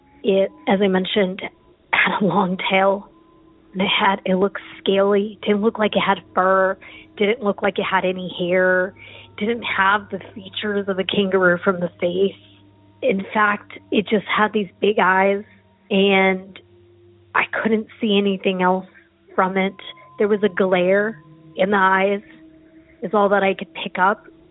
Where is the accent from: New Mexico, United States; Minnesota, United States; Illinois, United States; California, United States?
New Mexico, United States; Roswell; I'm from New Mexico, so I know about Dulce Canyon. I know about experiments. I know about all that stuff that happens. And I know obviously about the aliens since I'm from Roswell